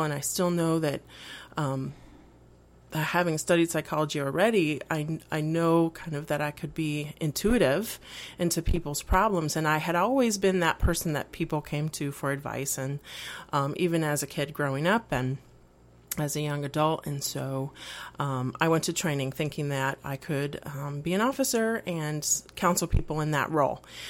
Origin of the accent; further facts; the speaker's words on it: Mexico City, Mexico; also born or lived in Puerto Rico; I was born in Puerto Rico and raised primarily in Mexico City. So I'm Spanish speaking and bicultural in that sense, a little bit different because I was raised in a different culture.